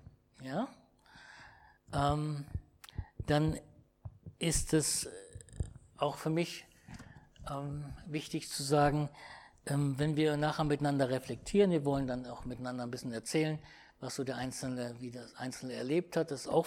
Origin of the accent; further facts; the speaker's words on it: Cologne, North Rhine-Westphalia, Germany; auch in Köln-Porz, meine Heimat, ursprünglich in Heimatgemeinde.